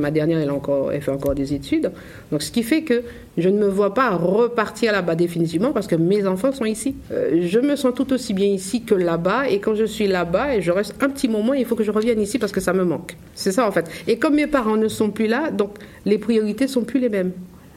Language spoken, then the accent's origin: French; France; le matin à l'école, parce qu'on est français.